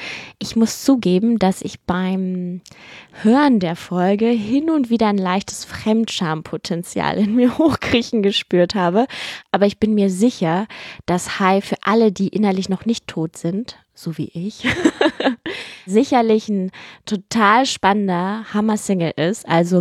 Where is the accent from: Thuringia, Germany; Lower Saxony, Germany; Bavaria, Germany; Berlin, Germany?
Berlin, Germany; Und dann bin ich immer so, ich komme aus Berlin.